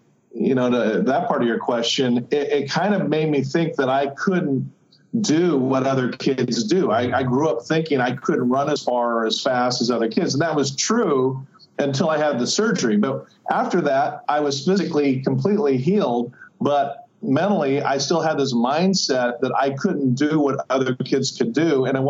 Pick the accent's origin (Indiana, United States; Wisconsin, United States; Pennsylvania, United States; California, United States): California, United States; Fullerton; now in Laguna Beach, United States; I'm from Orange County. I grew up in Fullerton where they made Fender guitars.